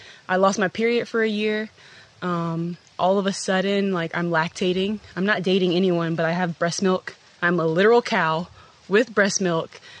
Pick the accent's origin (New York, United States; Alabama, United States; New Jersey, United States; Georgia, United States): Georgia, United States; So I'm from Georgia. I'm 24 years old. And I play basketball.